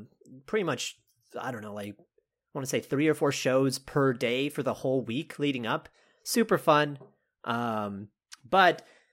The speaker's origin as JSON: {"language": "English", "region": "Texas", "country": "United States", "said": "Okay. I'm from Texas."}